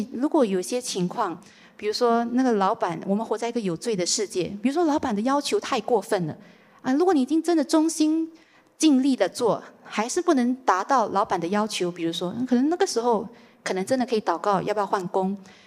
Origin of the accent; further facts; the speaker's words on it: Singapore; 我们新加坡人都讲我们很忙